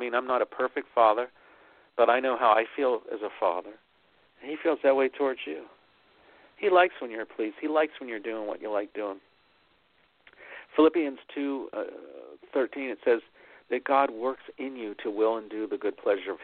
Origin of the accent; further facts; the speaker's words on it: Pittsburgh, Pennsylvania, United States; But he, in my hometown of Pittsburgh, when he got up and played the Christian stuff, Pittsburgh's, I love my hometown, but they can be pretty tough, you know.